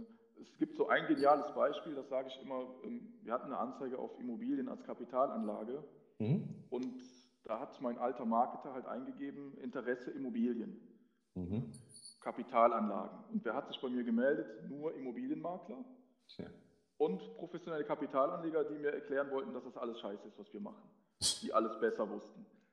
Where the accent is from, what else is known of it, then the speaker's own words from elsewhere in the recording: Eschweiler, North Rhine-Westphalia, Germany; Ich komme hier aus Eschweiler, Aachen. Also hier, ja, schon Rheinland.